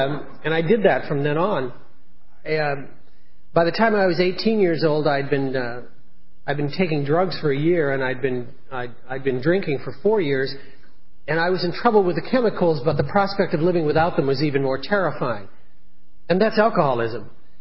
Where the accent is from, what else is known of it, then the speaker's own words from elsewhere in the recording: Canada; I was raised in Canada, and I was uncomfortable all my life.